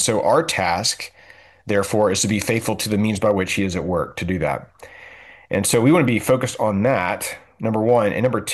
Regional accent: Signal Mountain, Tennessee, United States; also born or lived in Atlanta; So I grew up on Signal Mountain in Tennessee, and I moved away for 12 years. And then I was serving at a church in Atlanta in 2008, 2011, 12, early 12.

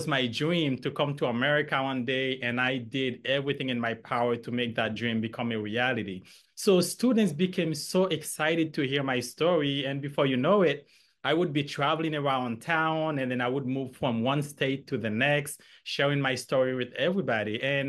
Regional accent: Haiti; English is a second language; moved away; because I have an accent, I often had students asking me, where are you from? I'd tell them I'm from Haiti.

